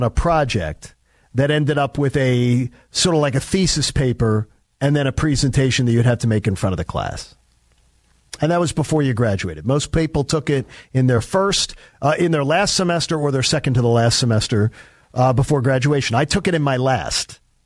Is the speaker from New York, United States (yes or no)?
no; Philadelphia, Pennsylvania, United States; when I was growing up in Philly, it was Action News on Channel 6 with Jim Gardner.